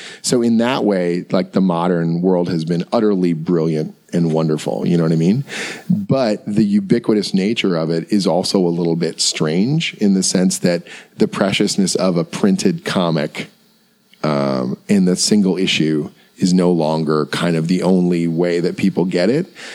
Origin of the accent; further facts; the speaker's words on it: Canada; I had a weird experience last year where I was crossing the border. I'm from Canada. coming here into the U.S.